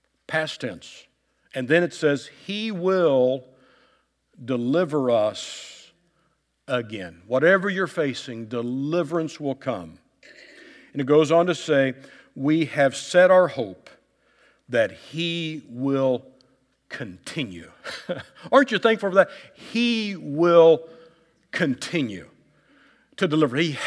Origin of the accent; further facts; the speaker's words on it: Kansas City, Missouri, United States; I'm from Kansas City. Russell Stover's headquarters is there, and so I probably have more Russell Stover's candy than I should.